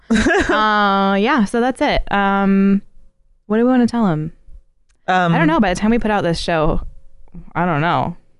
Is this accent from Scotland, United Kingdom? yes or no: yes; Scotland, United Kingdom; I just know that for us, that was like really saucy because we're so Scottish.